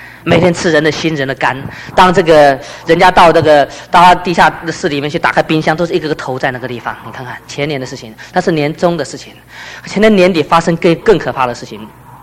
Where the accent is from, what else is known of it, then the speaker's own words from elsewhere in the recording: Taiwan; 那么我来自于台湾呢？